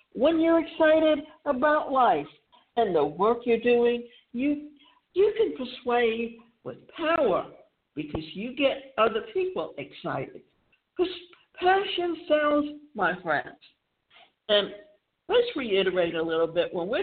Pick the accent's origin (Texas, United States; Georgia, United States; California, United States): Georgia, United States; I'm from Georgia. We kind of talk funny sometimes, but never underestimate us.